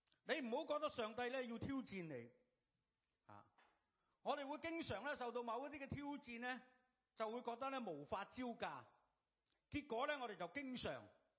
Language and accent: Chinese; Hong Kong; 就是我们香港人，又或者我们香港人，我们喜欢什么呢？